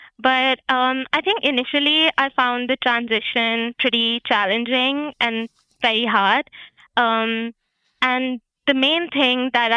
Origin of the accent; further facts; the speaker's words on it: New Delhi, Delhi, India; So I'm from New Delhi in India, and I spent my entire life there.